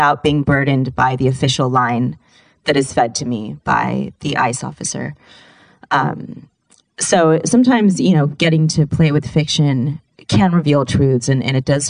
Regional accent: Sacramento, California, United States; now in Berkeley, United States; I grew up in Sacramento, and Berkeley was like the place to try to get to. And I went to school here, I went to university here, and I've lived here again for the past 7 years.

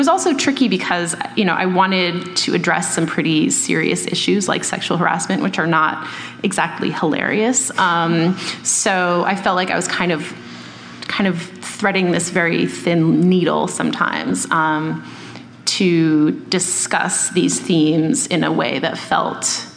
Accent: Boston, Massachusetts, United States; also born or lived in New York, United States; now in Los Angeles, United States; I do live in Los Angeles, but I grew up in Boston, and I lived in New York for almost 10 years

